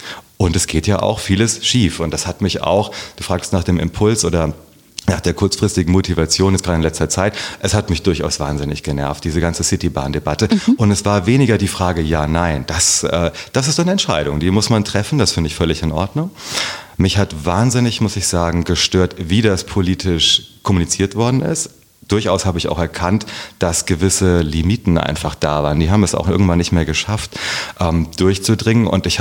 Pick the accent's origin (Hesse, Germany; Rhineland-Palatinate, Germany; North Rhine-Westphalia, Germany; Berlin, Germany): Hesse, Germany; Herborn; Und da kommt meine, also wir kommen da aus dem Lahn-Dill-Kreis. Beschaulich, schön. Ich bin viel bei meiner Großmutter groß geworden. Meine Eltern waren noch sehr jung. Mhm. Und ja, in Herborn bin ich aufgewachsen.